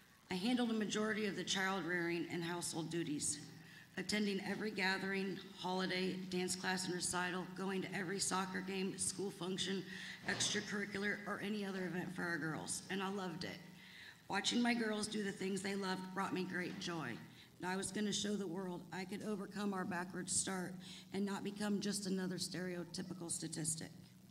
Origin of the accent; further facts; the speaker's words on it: Winterset, Iowa, United States; I grew up right here in Winterset and was raised by my mom's sister, my Aunt Mary Lou.